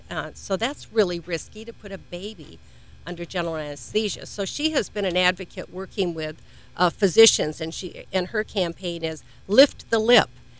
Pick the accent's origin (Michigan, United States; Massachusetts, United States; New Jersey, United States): Michigan, United States; now in Florida, United States; I know I was when I came to Florida from Michigan